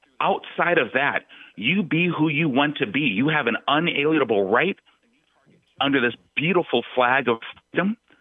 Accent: United States; This is me speaking as an American and a constitutionalist to tell people this is wrong.

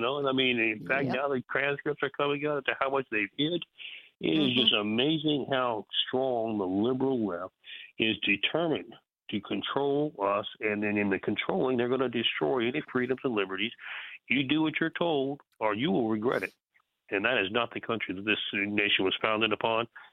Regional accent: Mexico; I grew up in Mexico as a son of a mission. My parents were missionaries.

